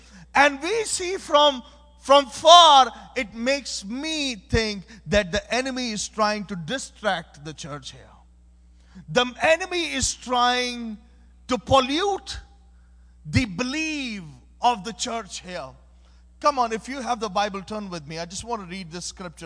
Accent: Pakistan; I am coming from Pakistan, which is on the list of the top 10 most persecuted countries in the world.

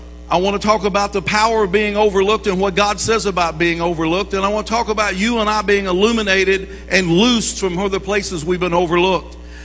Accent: Kentucky, United States; Yeah, I'm from Kentucky, and that's the only state I've ever lived in my entire life, except 2 years of Bible school.

